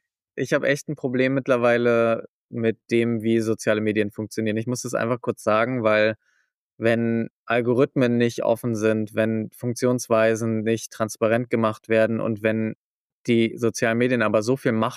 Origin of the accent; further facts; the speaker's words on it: Schleswig-Holstein, Germany; für mich als Schleswig-Holsteiner